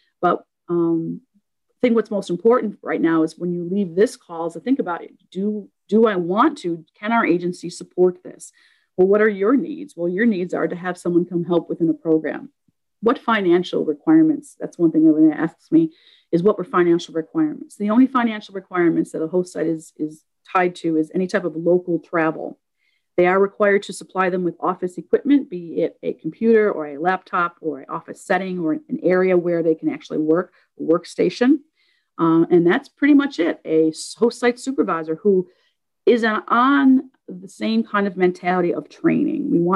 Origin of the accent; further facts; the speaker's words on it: New York, United States; And I know I talked really fast because I'm from New York and that's what I do.